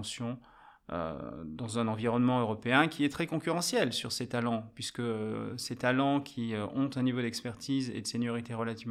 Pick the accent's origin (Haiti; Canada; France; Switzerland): France; Alors, je suis français, hein, donc et je suis suffisamment vieux pour avoir vécu la transition des 39 heures vers les 35 heures en France.